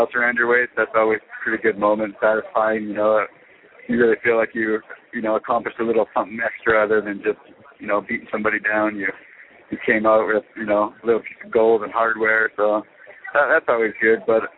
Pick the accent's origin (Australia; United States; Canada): Canada; Vancouver, British Columbia; And I came from Vancouver, Canada, where we get a lot of rain, and it's really wet and stuff.